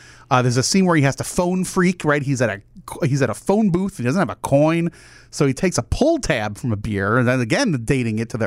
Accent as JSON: {"language": "English", "region": "New Jersey", "country": "United States", "tie": "born or raised there", "said": "because I grew up in New Jersey, and I had a lot of friends who grew up on Long Island."}